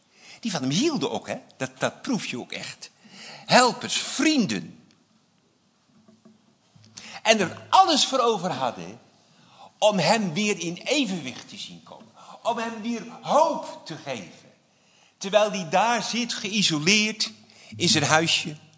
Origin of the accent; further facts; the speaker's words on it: Almkerk, North Brabant, Netherlands; moved away; Heer, ik ga uit Altena, ik kom uit Almkerk, voor degenen die dat niet weten.